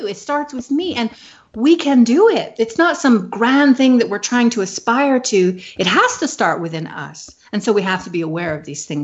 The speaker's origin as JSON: {"language": "English", "region": "Hawaii", "country": "United States", "tie": "born or raised there", "said": "Well, you know, I'm from Hawaii. I was born and raised in Hawaii, where we have that leper colony."}